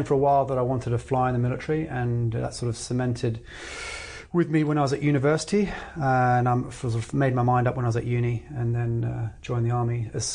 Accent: Ethiopia; I remember I grew up in Africa and I grew up in Ethiopia and I was there during the time of the famine.

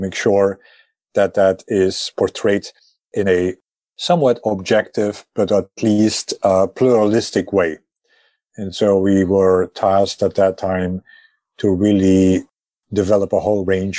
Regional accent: Belgium; English is a second language; also born or lived in Scotland / Oxford; now in New York City, United States; As you might hear from my accent, I initially grew up in Belgium and then subsequently left Belgium to, go via Scotland and Oxford and ended up here in New York City.

